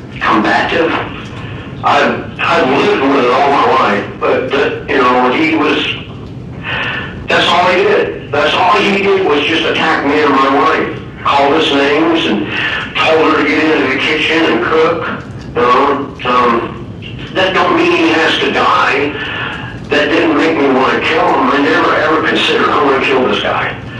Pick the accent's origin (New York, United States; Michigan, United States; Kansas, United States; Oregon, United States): Oregon, United States; also born or lived in Tri-Cities, Washington; I'm from Oregon.